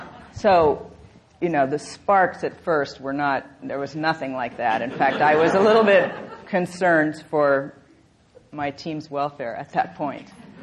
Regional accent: Los Angeles, California, United States; And, you know, I grew up in Los Angeles. I think, you know, when you're the West Coast, I think it's just a lot different.

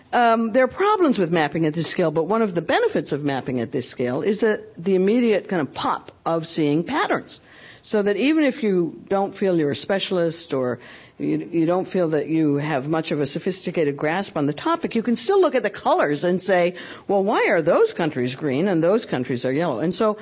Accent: Canada; As a Canadian, that makes a lot of sense.

